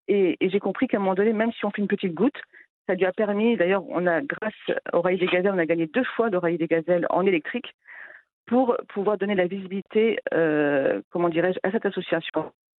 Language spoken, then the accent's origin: French; France; born there; je suis née en France, de parents, je suis d'origine du Rif, de Nador. Et donc, je travaille en France et je suis franco-marocaine.